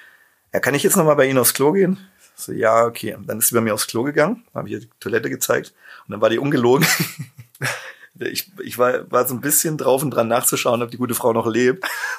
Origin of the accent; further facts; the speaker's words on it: East Germany, Germany; ich bin Ossi und bin in Schmalkalden geboren.